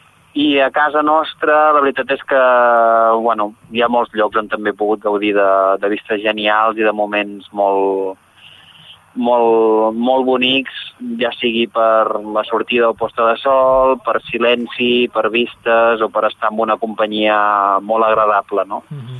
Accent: Anglès, Catalonia, Spain; jo soc nascut a Anglès, un poble de la província de Girona, i la veritat és que és un poble que ha envoltat de muntanyes.

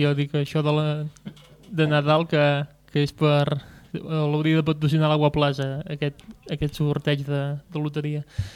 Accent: Sant Feliu de Codines, Catalonia, Spain; allò que et dius de soc de Sant Feliu i és aquell poble més amunt de Caldes

